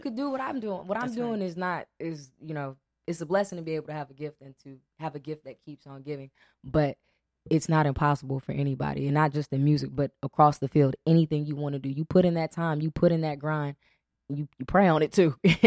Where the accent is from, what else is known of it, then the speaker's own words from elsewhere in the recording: Inglewood, California, United States; Like I said, I'm from Inglewood.